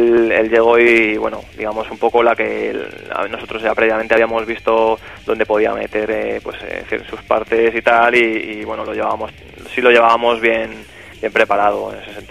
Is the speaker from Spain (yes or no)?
yes; Madrid, Community of Madrid, Spain; Nosotros somos de Madrid, entonces cuando aquí en Madrid